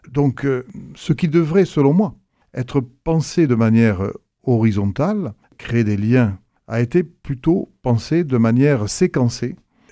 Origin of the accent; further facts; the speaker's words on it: Toulouse, Occitanie, France; born there; moi je suis maire de Toulouse, je suis né à Toulouse. Toulouse aujourd'hui c'est plus de 500 000 habitants, c'est la 4e ville de France. Mais je suis petit-fils de paysan gersois par mon père, j'ai des racines ariégeoises par ma mère